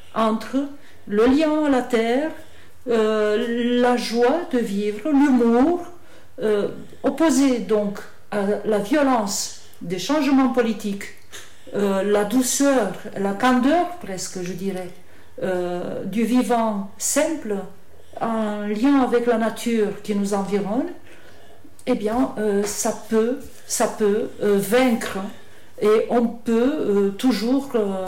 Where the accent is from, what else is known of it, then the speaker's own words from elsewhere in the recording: Romania; moved away; J'ai vécu jusqu'à la fin du communisme en Roumanie, et je suis partie de Roumanie quand les frontières se sont ouvertes.